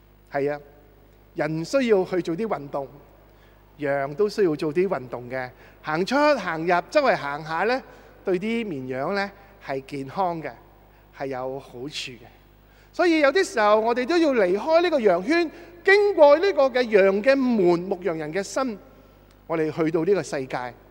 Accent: China; 我中国人都有一个很贴切的形容

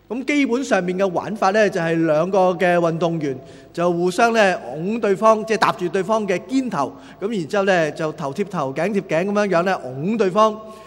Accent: Hong Kong; 我们香港人就常叫做滚轮泳，在内地或者台湾有些地方翻译成为叫水上芭蕾。

